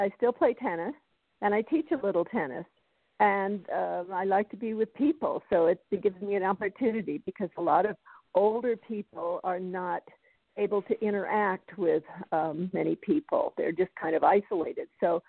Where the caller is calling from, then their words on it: Colorado, United States; I'm calling in from Colorado.